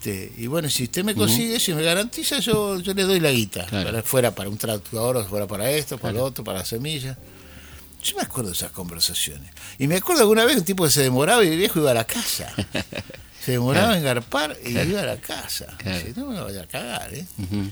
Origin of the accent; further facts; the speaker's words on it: Adolfo Gonzales Chaves, Buenos Aires, Argentina; born there; en González Chávez, donde nací ocasionalmente yo, en Lobería, de donde eran ellos